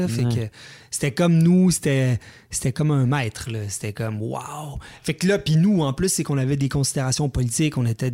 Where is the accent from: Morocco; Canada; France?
Canada; Quebec City, Quebec; Moi, je viens de Québec aussi.